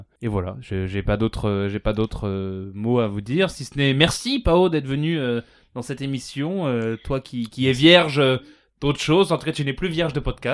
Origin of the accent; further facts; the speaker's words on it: Antwerp, Flanders, Belgium; Évidemment que je viens d'Anvers.